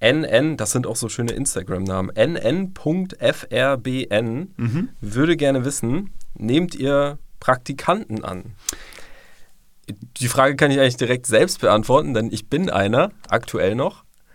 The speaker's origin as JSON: {"language": "German", "town": "St. Georgen", "region": "Baden-Württemberg", "country": "Germany", "said": "Ich komme aus St. Georgen im wunderschönen Schwarzwald."}